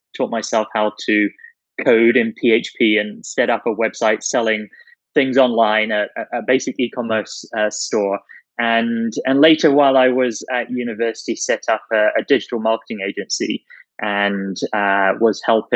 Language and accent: English; Netherlands; now in United Kingdom; days started in England, rural countryside, a beautiful village in the middle of nowhere where I was born. I then spent 8 years growing up in the Netherlands, actually. So went to a British school in the Netherlands, then moved back to the UK